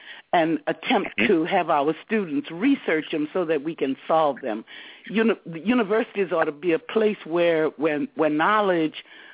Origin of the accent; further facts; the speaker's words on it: New Orleans, Louisiana, United States; I'm from New Orleans.